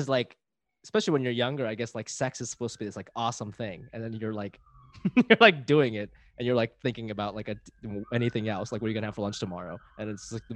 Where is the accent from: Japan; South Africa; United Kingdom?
Japan; English is a second language; now in New York, United States; I'm an immigrant. I'm a fucking immigrant. I'm from Japan.